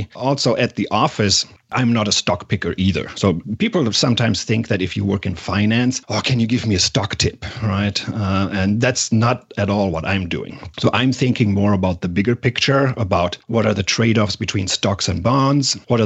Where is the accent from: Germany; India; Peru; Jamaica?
Germany; now in United States; The first time when I came from Germany to the US, right, that's a pretty life-changing event.